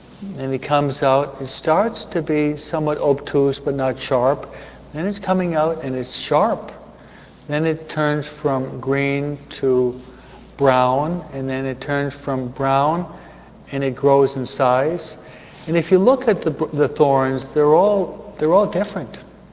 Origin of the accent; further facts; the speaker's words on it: Hawaiian Gardens, California, United States; I'm not a professional gardener, even though I'm from Hawaiian Gardens.